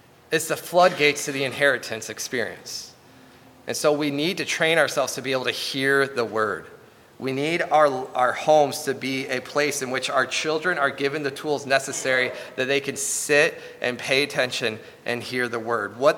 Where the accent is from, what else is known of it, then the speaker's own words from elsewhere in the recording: United States; I shouldn't have anything get in the way of my entertainment at night of watching Prime Video because I'm an American.